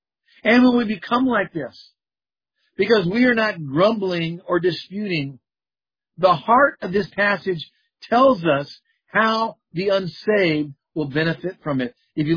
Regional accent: California, United States; born or raised there

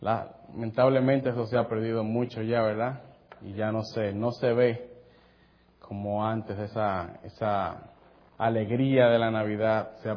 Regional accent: Puerto Rico; also born or lived in Santo Domingo, Dominican Republic; Me recuerda mucho a mi niñez cuando estaba en Santo Domingo antes de irme a Puerto Rico a los... unos 5 o 6 años por ahí.

